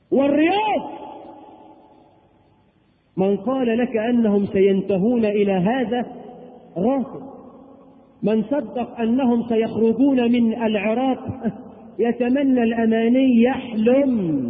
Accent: Egypt; بلدنا مصر

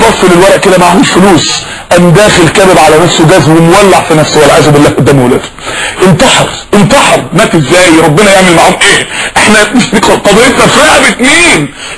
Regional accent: Mansoura, Dakahlia, Egypt; عندنا في المنصوره

